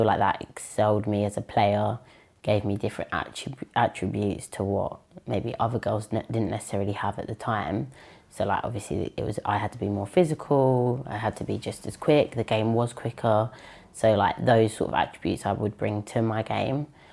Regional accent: Woodford Green, London, United Kingdom; So I grew up in Woodford Green in Essex, in England.

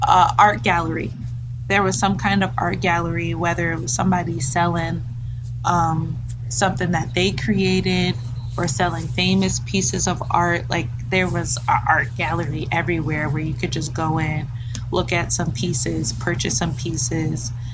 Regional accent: Maryland, United States; And I haven't been all over the world, but growing up in Maryland, you have to be in a specific bubble.

